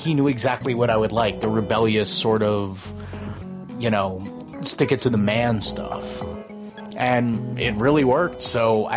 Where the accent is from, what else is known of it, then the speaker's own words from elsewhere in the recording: Brunswick, Maine, United States; at McBean's record store where I grew up in Brunswick, Maine.